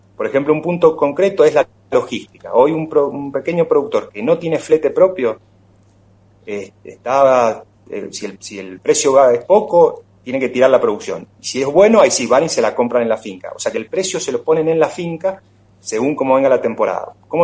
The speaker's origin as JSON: {"language": "Spanish", "region": "Mendoza", "country": "Argentina", "said": "la forma en la cual nosotros como mendocinos podemos contribuir a frenar la inflación"}